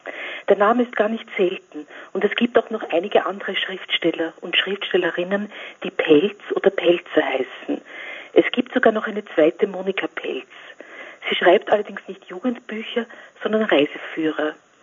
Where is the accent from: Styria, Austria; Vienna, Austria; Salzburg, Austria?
Vienna, Austria; Ich bin aus Wien in Österreich und meine Sprache ist Deutsch.